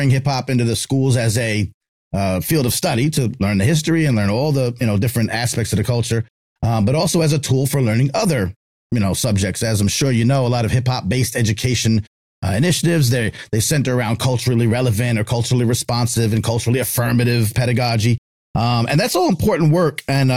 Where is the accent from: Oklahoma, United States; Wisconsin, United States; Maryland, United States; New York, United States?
New York, United States; Westbury; I grew up in Westbury. So, shouts to Long Island, shouts to Strong Island.